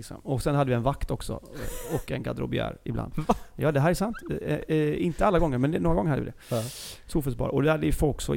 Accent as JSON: {"language": "Swedish", "country": "Italy", "said": "jag är italienare"}